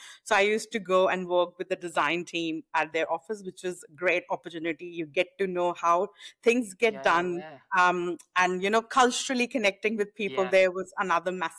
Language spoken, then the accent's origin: English; Delhi, India; moved away as an adult; now in Australia; moved to Australia 9 years ago, got married and moved here, in short. But before that, so I'm born and raised in Delhi, India, and I'm a Hindu by background.